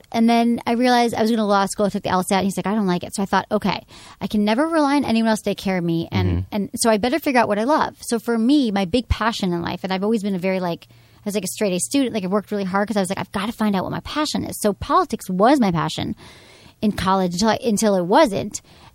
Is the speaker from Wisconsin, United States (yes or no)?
no; Birmingham, Michigan, United States; I am from Michigan.